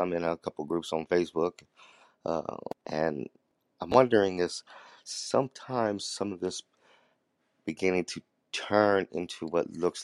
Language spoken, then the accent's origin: English; Columbus, Ohio, United States; I'm from Columbus, Ohio.